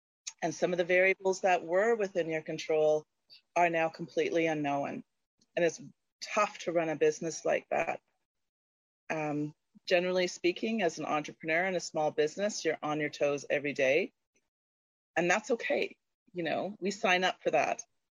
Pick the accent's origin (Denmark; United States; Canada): Canada; I'm Canadian.